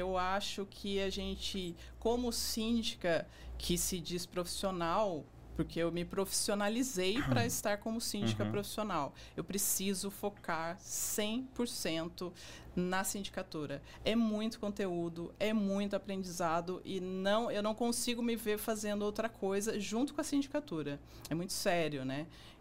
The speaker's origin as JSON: {"language": "Portuguese", "town": "Cerqueira César", "region": "São Paulo", "country": "Brazil", "tie": "born there", "also_born_or_lived": "Pindamonhangaba", "lives_now": "Taubaté, Brazil", "said": "Não nasci em Taubaté. Eu nasci na cidade de Cerqueira César, no estado de São Paulo."}